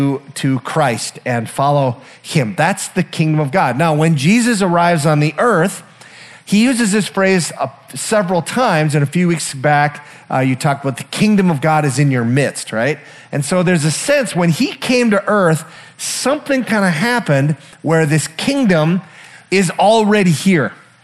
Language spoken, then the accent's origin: English; Minnesota, United States; So I'm from the Iron Range, huh? I've met an Iron Ranger, some down here too